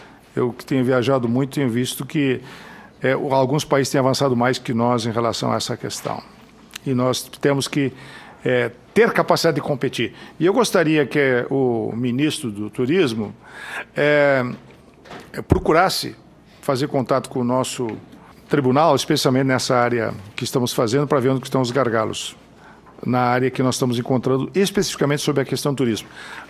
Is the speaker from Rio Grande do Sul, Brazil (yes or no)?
yes; Rio Grande do Sul, Brazil; now in Gramado, Brazil; Eu sou gaúcho e vivo por Gramado, né? Eu sou das Missões, lá da fronteira com a Argentina.